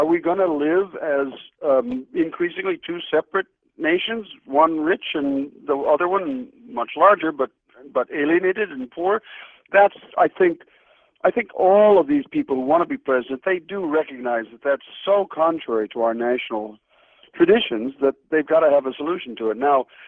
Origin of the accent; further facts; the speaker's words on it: United States; When I was growing up in America in the 1950s